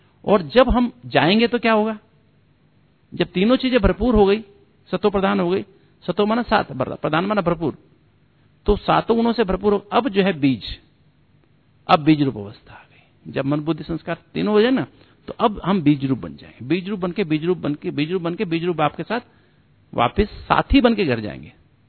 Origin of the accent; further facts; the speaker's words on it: Delhi, India; मैं भी दिल्ली वाला हूं